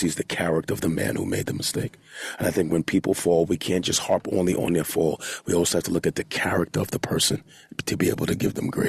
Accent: United States; now in London, United Kingdom; in my home country of America.

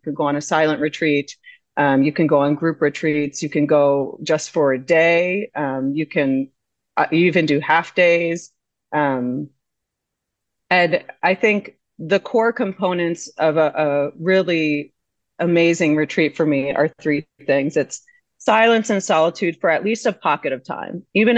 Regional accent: United States; accent: American; which I'll be pronouncing that in my horrible as an American, in my American accent

